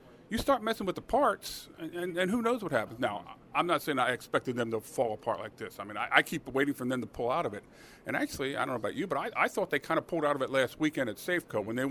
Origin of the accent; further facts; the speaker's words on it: Pennsylvania, United States; Well, I mean, I'm old enough that I was growing up outside of Philly in 64.